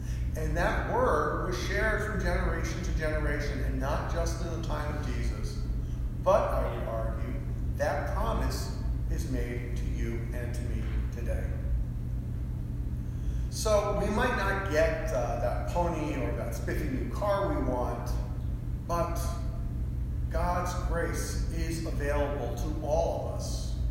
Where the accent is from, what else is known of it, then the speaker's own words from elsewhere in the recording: United States; part of it's the fact I'm an American.